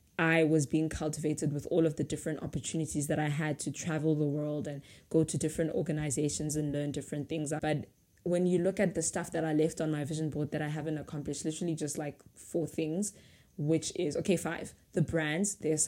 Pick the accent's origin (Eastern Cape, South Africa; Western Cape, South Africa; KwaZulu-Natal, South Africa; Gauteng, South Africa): Gauteng, South Africa; I grew up in Gauteng and I grew up in a word school.